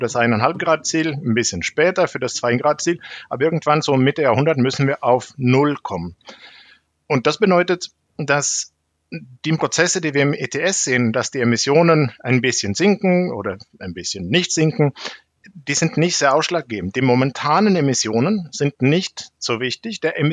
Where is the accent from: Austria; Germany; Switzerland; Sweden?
Sweden; Da gibt es zum Beispiel auch Studien dann aus meinem Heimatland Schweden, wo die CO2-Steuer die allerhöchste ist in der ganzen Welt